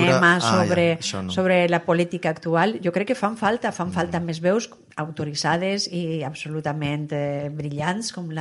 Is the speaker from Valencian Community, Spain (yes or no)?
yes; Valencian Community, Spain; jo sóc valenciana, no podria estar en ningú altre lloc que en els valencians i les valencianes.